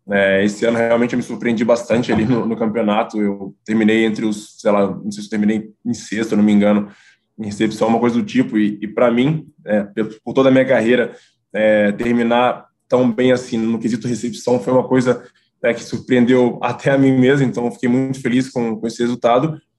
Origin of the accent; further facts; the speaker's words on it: Contagem, Minas Gerais, Brazil; alguns meninos aqui lá da minha cidade, em Contagem, Belo Horizonte